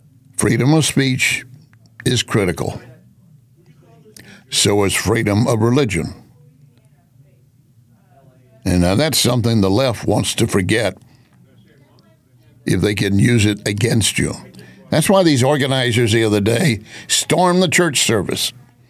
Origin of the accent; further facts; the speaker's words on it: Texas, United States; it reminded me of something I grew up with in Texas.